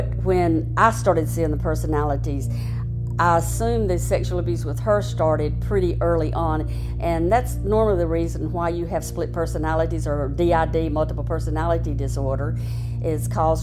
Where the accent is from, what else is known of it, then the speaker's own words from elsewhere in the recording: Jackson, Mississippi, United States; also born or lived in Natchez; I was born in Natchez, Mississippi. I grew up in Jackson, Mississippi, which is a southern town. I lived there for the first 50 years of my life.